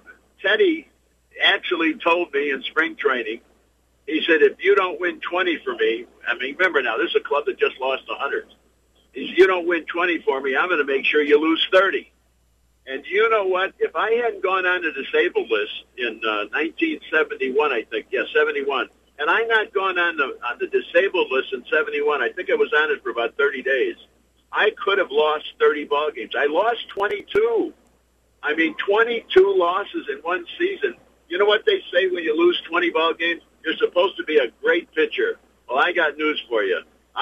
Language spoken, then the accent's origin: English; Chicago, Illinois, United States; Of course, you know, I grew up in Chicago, and while I lived in Chicago, Mantle was the icon of Major League Baseball